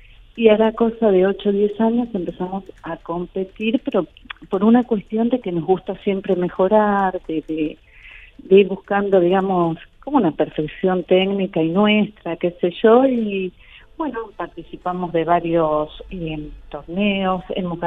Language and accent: Spanish; Argentina; es una vergüenza que nosotros como argentinos no sepamos ni tango ni folclore